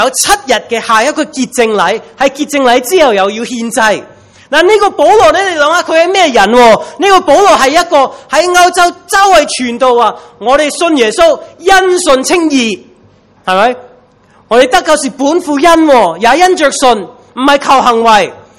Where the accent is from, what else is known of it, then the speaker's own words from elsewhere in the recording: China; 咁我哋中国人咧，好中意食血系咪啊？